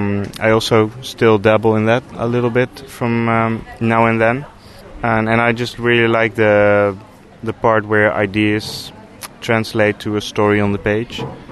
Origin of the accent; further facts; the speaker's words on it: Netherlands; I'm 24 years old and I'm from the Netherlands.